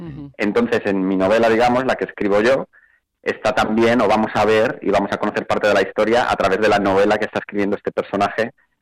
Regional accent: Majadahonda, Community of Madrid, Spain; De Majadahonda. Mi infancia fue en Majadahonda hasta los 18 años y toda mi niñez y todos los recuerdos que yo tengo de donde crecí fue en Majadahonda

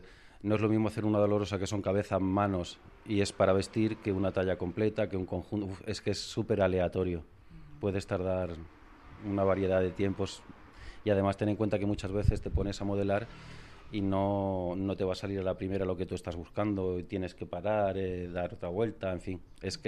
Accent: Jaén, Andalusia, Spain; Sí, bueno, sí, sí, soy de Jaén

